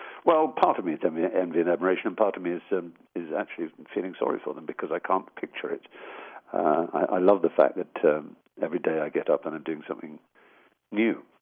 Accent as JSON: {"language": "English", "region": "Scotland", "country": "United Kingdom", "said": "had the pleasure of being Scot in Scotland"}